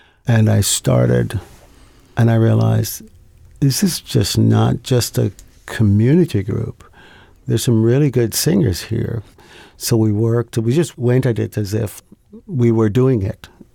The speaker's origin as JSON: {"language": "English", "country": "Jamaica", "tie": "born or raised there", "said": "My background is I grew up in Jamaica."}